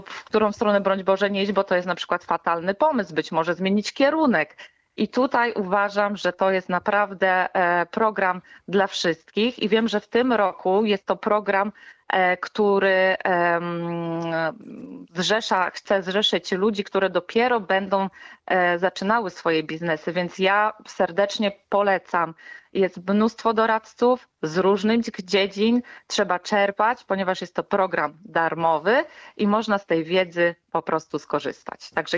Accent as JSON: {"language": "Polish", "town": "Szczecin", "region": "West Pomeranian Voivodeship", "country": "Poland", "said": "Nie, jestem ze Szczecina."}